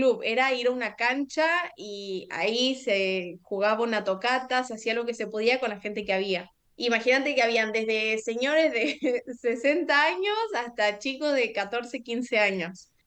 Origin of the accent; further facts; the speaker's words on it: Argentina; yo siendo argentina, me llaman para la selección mexicana cuando tenía 14 años